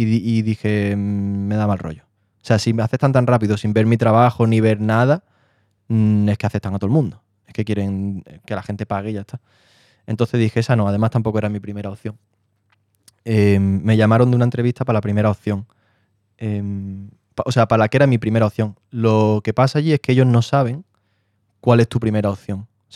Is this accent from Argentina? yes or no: no; San Pedro Alcántara, Andalusia, Spain; also born or lived in London; now in Madrid, Spain; Sí, soy de Marbella. Te puedo especificar más, que es de San Pedro Alcántara, un pueblo. Y si te especifico más, soy de La Campana.